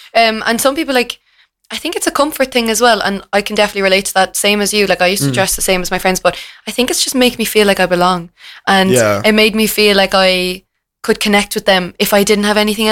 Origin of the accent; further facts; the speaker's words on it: Ireland; But I don't think we like when people love themselves a bit too much as Irish people.